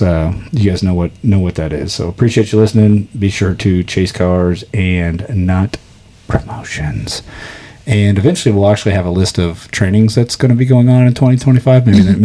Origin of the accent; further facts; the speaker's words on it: Texas, United States; Do you want to compliment my hat that I'm from Texas?